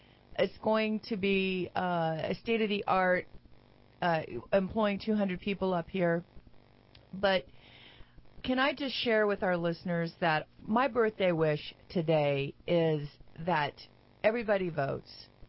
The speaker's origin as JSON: {"language": "English", "region": "North Carolina", "country": "United States", "tie": "born there", "said": "So I was born in North Carolina, and I've had a great life."}